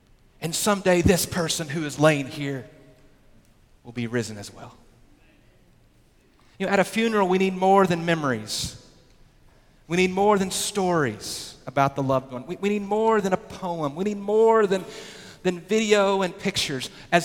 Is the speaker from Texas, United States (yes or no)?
no; Searcy, Arkansas, United States; there was a girl who I grew up with in Searcy, Arkansas